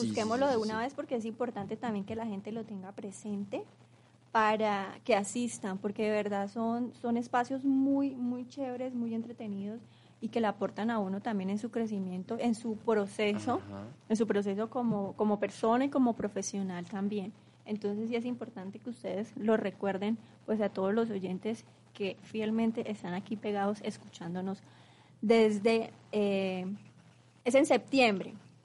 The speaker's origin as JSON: {"language": "Spanish", "country": "Colombia", "said": "los colombianos somos arriesgados y nos gusta como experimentar"}